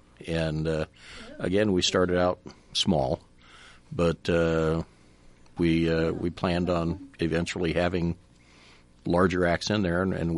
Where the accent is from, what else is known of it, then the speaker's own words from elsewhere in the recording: Ankeny, Iowa, United States; kind of like I grew up in Ankeny when it was very small.